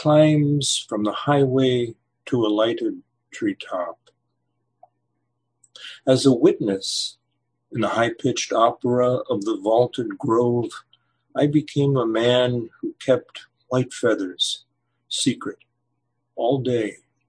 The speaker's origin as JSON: {"language": "English", "region": "New England", "country": "United States", "tie": "born or raised there", "said": "I've kind of culled from my memory of growing up in New England. And but I think that living here in the Northwest has helped me"}